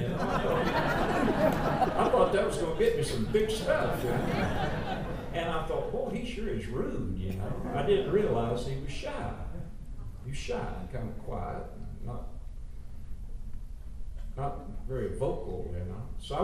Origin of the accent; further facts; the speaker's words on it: Winston-Salem, North Carolina, United States; And there was a guy in my hometown, I used to sing in my early days of high school in Winston-Salem on the Saturday night jamboree on local television.